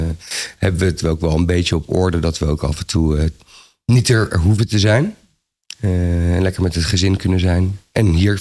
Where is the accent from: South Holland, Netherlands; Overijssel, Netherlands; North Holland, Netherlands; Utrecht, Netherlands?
South Holland, Netherlands; Wassenaar; Ja, ik ben opgegroeid in Wassenaar, een beetje tegen Leiden aan.